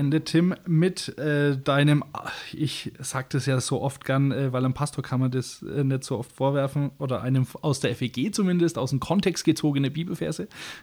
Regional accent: Bavaria, Germany; accent: Franconian; Falls du denkst, ich rede zu fränkisch, ich glaube, ich klinge oberdeutsch.

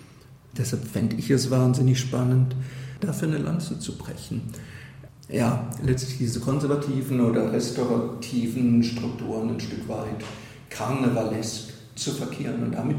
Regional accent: Southwest Germany, Germany; Also ich komme hier aus dem Südwesten, hier gibt es keine Schützenfeste.

